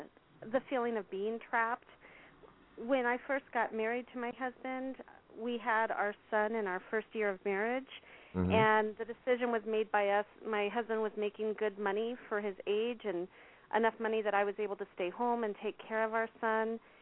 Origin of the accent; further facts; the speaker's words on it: Tucson, Arizona, United States; I am from Tucson, Arizona.